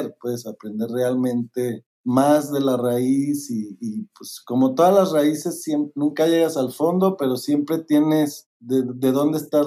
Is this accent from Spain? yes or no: no; Morelia, Michoacán, Mexico; now in Guadalajara, Mexico; cuando llegué aquí a Guadalajara de Morelia